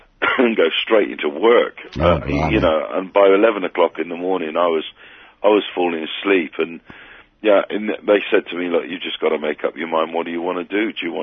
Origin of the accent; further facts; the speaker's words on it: Poole, South West England, United Kingdom; born there; I was born in Poole, really.